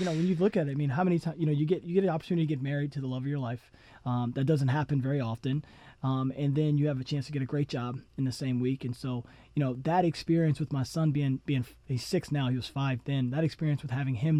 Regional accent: New Kent, Virginia, United States; so we grew up outside of New Kent, Virginia, a small country town where it's a great place to raise a family.

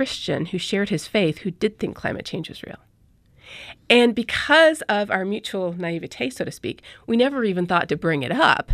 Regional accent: Canada; also born or lived in Colombia; So I grew up in Canada and in Colombia.

